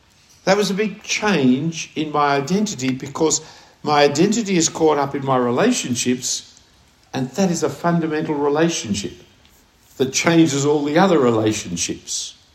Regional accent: Australia; I'm an Australian. I'm a Christian.

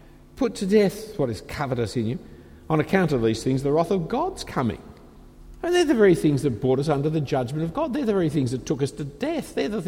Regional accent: Australia; hey, I'm an Australian, this is the side we drive on.

